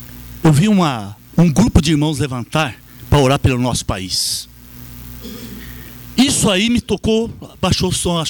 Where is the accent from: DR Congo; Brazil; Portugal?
Brazil; nós somos brasileiros. Nós estamos no Brasil.